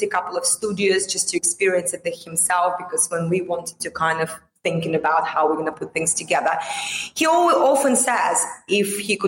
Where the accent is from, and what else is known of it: Russia; moved away